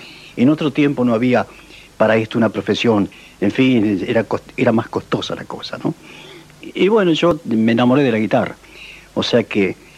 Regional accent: Juncal, Santa Fe, Argentina; Juncal, provincia de Santa Fe, un pueblo que no tuve la alegría de conocerlo sino ya cuando era grande. Pero cuando me di cuenta que yo vivía, que estaba vertical sobre el planeta, era Rosario.

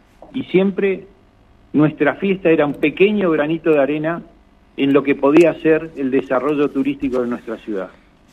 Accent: Comodoro Rivadavia, Chubut, Argentina; los que somos nacidos y criados en Comodoro

